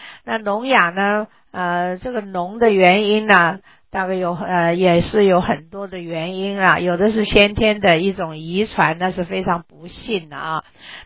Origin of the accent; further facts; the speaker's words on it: Taiwan; 那么这个肢体残障呢我是从台湾来的嘛